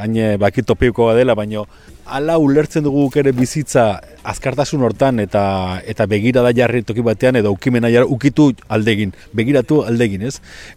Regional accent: Bera, Navarre, Spain; also born or lived in Lesaka; Lezakarra naiz jaiotzez, beratarra etxez edo

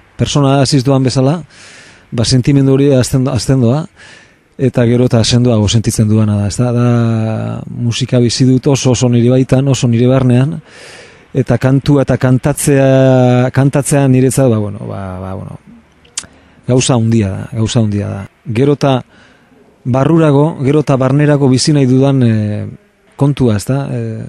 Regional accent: Amorebieta-Etxano, Basque Country, Spain; Herrikumea izan naiz ni beti, Zornotzan bizi izan naiz, lehenengo nire bizitzako lehenengo urteak. Eta gero ja, ba orain dela 10 bat urte Gasteizen bizi naizela, hirian.

